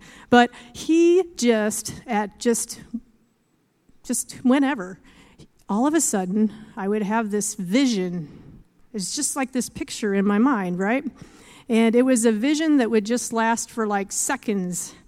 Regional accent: Iowa, United States; I grew up in Iowa, little Mennonite, next to the Amish.

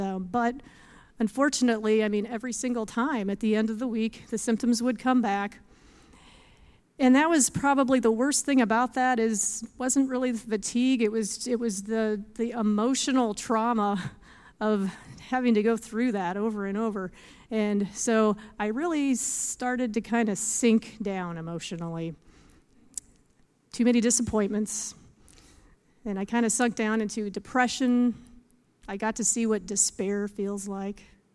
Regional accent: Iowa, United States; I grew up in Iowa, little Mennonite, next to the Amish.

